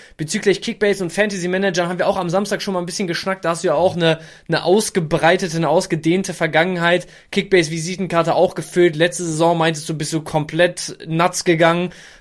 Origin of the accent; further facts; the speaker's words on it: Bielefeld, North Rhine-Westphalia, Germany; also born or lived in Dortmund; Und ich wohne so gut wie mein ganzes Leben schon in Bielefeld als gebürtiger Dortmunder